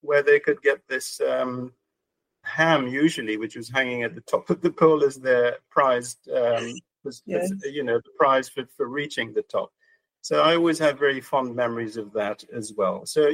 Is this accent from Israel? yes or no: no; Soufrière, St. Lucia; born in Soufrière. Soufrière, for those who don't know, is a small town on the west coast of St. Lucia. So I was born there and I grew up there. I spent my early years there.